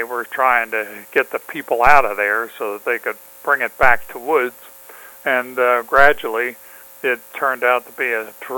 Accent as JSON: {"language": "English", "town": "West Orange", "region": "New Jersey", "country": "United States", "tie": "born or raised there", "said": "Well, it was very typical suburban bedroom community. Most of the men in my neighborhood worked in Newark in one of the high-rise insurance companies down there."}